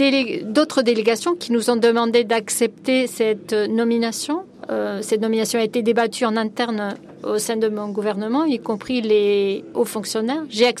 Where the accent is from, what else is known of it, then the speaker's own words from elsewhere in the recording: Switzerland; En tant que Suisse et représentant du gouvernement suisse